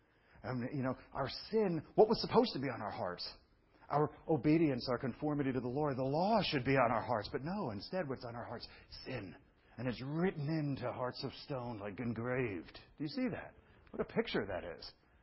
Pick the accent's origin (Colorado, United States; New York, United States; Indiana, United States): New York, United States; Brooklyn; I've shared this with you before because I'm from Brooklyn. You should have heard the way.